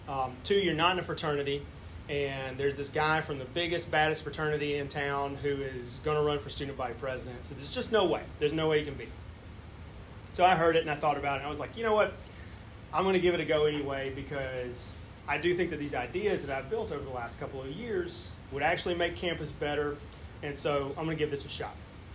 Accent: Sandersville, Mississippi, United States; I grew up right outside Laurel, Mississippi in a little bitty, smaller town called Sandersville, a town of about 700 people.

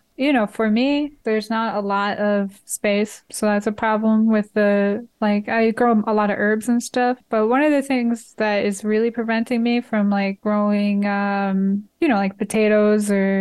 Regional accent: New Jersey, United States; which I learned my first season because I came from New Jersey and I was like, oh, it's summertime.

